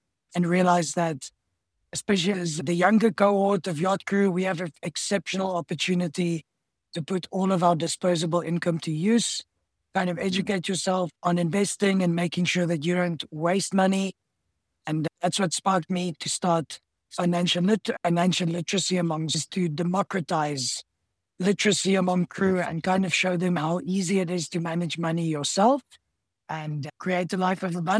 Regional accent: South Africa; I'm another South African yachtie.

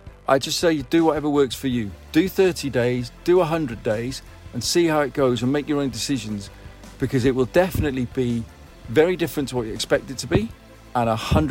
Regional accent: East of England, United Kingdom; I'm 48 from Norfolk, and I guess you could describe me as one of those middle-lane drinkers.

